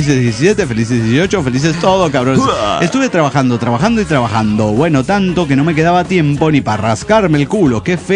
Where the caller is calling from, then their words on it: Tuxtla Gutiérrez, Chiapas, Mexico; Hola, soy … de Tuzla Gutiérrez, Chiapas, México.